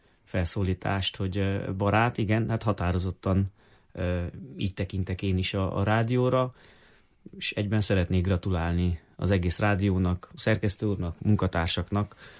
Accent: Siklód, Harghita, Romania; gyerekkoromban Siklódon nagyanyámnak a rádiójában végül is a Marosvásárhelyi Rádió szólt.

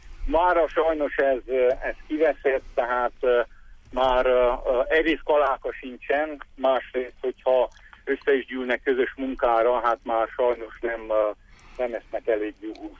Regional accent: Lueta, Harghita, Romania; gyerekkori emlékeimben még Lövétén onnan származom

